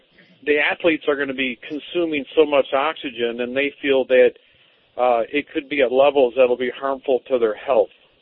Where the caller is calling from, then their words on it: Livonia, Michigan, United States; From Livonia, Michigan.